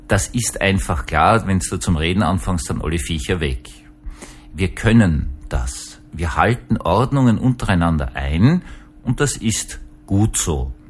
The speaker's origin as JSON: {"language": "German", "region": "Vienna", "country": "Austria", "tie": "born or raised there", "said": "Ich bin 45, bin in Wien aufgewachsen, gut, das ist immer ein bisschen konservativ."}